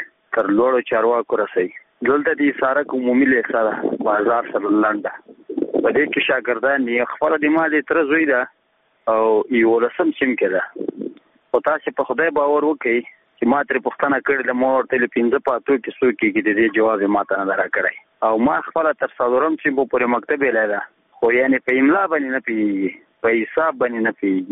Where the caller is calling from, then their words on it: Nangarhar, Afghanistan; زه د ننګرهار ولایت دی ساره کې غلجی دی ولسوالۍ څخه دا پیغام در تسبتم